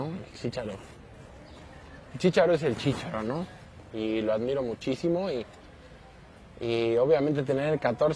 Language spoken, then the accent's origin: Spanish; Mexico; por jugar en la selección peruana ya cree que soy peruano, no soy mexicano, pero toda la gente que me conoce y pues se sabe, soy nacido en México.